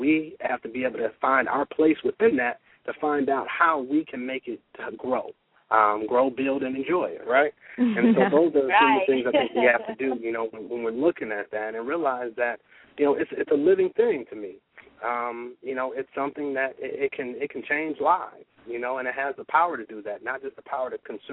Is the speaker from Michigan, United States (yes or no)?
yes; Detroit, Michigan, United States; You know, I'm from Detroit, so I've seen some down times